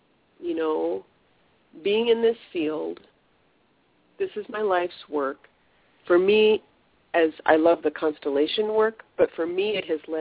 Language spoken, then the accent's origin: English; United States; I'm speaking as an American. So as an American living in our country